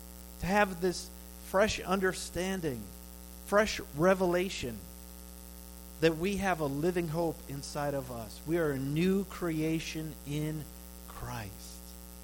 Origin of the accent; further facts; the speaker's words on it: Minnesota, United States; now in New York City, United States; I was born and raised in Minnesota. I never thought that I would be pastoring in New York City.